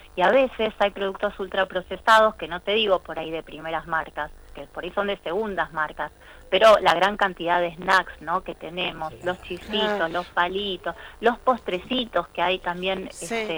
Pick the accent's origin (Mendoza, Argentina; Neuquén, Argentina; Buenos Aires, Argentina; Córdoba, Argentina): Buenos Aires, Argentina; yo soy de Ciudad de Buenos Aires